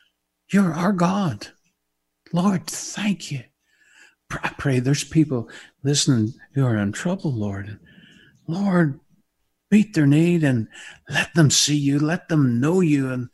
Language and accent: English; Maghera, Northern Ireland, United Kingdom; But Mahara, oh yeah, that's my hometown, my home village in Northern Ireland.